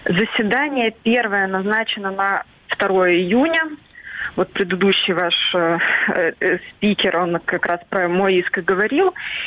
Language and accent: Russian; Crimea, Ukraine; now in Odesa, Ukraine; я еще и крымчанка, которая сейчас живет в Одессе.